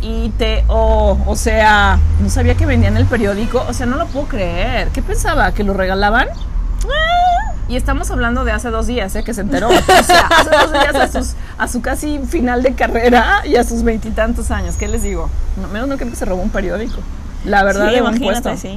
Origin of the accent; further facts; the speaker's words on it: Tijuana, Baja California, Mexico; born there; yo no sé en qué hospital nací, en Tijuana, ni en qué colonia.